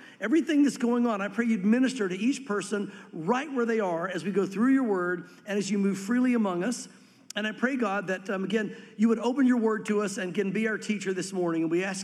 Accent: the South, United States; growing up in the South, growing up in your normal denominational church

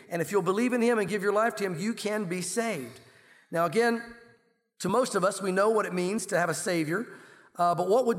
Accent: United States; It's how I was raised. It's how I grew up in America.

